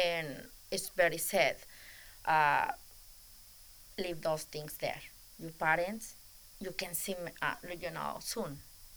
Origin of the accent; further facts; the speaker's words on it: California, United States; English is a second language; Maybe because I came from California, very different, I'm scared in this town.